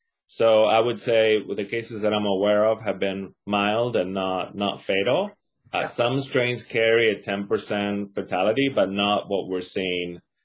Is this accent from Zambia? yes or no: no; Argentina; I'm originally from Argentina, so I actually have the shot, have had the shot.